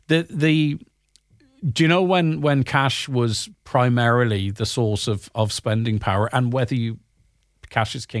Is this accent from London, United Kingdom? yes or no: no; Northern Ireland, United Kingdom; I'm from Northern Ireland.